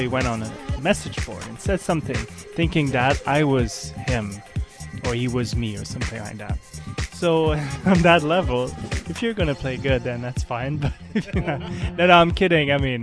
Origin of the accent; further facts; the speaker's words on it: Montreal, Quebec, Canada; now in San Francisco, United States; I'm from Montreal, but I currently live in San Francisco.